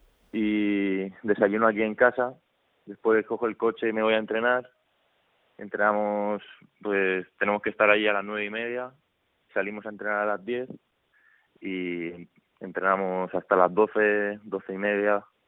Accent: Murcia, Region of Murcia, Spain; also born or lived in Cartagena; empecé jugando en Jabalí, en mi pueblo de Murcia, que aunque naciera en Cartagena siempre he vivido toda mi vida en Murcia

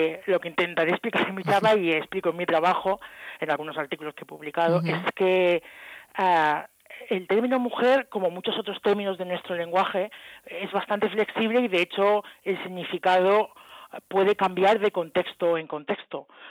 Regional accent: Murcia, Region of Murcia, Spain; also born or lived in England; now in Barcelona, Spain; yo crecí en Murcia y estudié lo que entonces se llamaba licenciatura en filosofía en la Facultad de Filosofía de la Universidad de Murcia. Después me fui a estudiar fuera, a Inglaterra, a hacer el máster y el doctorado. Y luego volví

